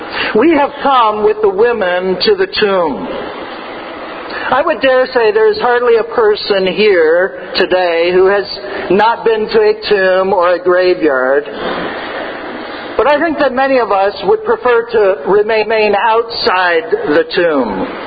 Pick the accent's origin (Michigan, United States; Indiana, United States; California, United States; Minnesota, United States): California, United States; I grew up in California, a place where you don't often see graveyards by the side of the road.